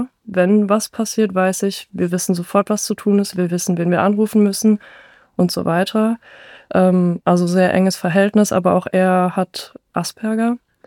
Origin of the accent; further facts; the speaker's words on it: Rhineland-Palatinate, Germany; born there; ich bin in der Nähe von Ludwigshafen geboren